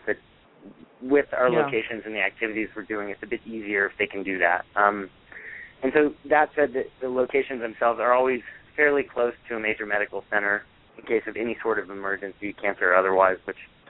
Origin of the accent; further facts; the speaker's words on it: Montana, United States; To me, I grew up in Montana. I think our whole state's like twice as big as the Northeast.